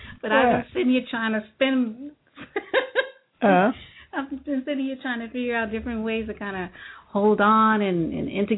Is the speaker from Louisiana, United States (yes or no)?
no; Brooklyn, New York, United States; Yeah, I'm from Brooklyn, went to Erasmus, so you know I know the area.